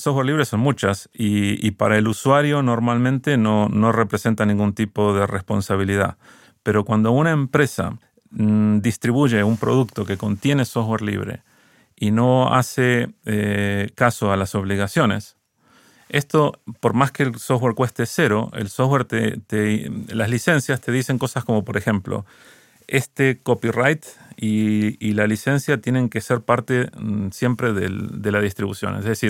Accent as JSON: {"language": "Spanish", "country": "Argentina", "also_born_or_lived": "Sweden", "moved": "yes", "lives_now": "Spain", "said": "Argentino. Y luego de un largo camino terminé en el 2007 en Suecia y bueno, y ahora estoy aquí en España."}